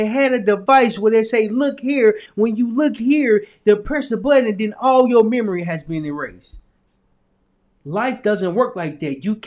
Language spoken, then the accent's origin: English; Little Rock, Arkansas, United States; moved away; I grew up in Little Rock, Arkansas. Little Rock, Arkansas is a small town. I didn't think it was that small until I left and went to California and went to different states.